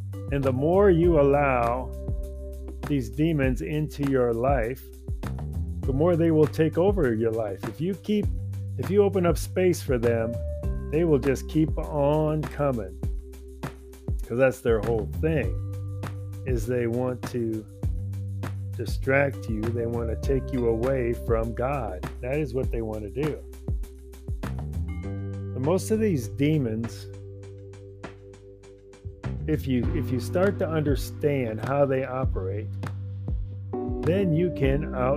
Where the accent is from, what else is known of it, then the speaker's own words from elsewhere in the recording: Chicago, Illinois, United States; Okay, so if you look at my life, I grew up in Chicago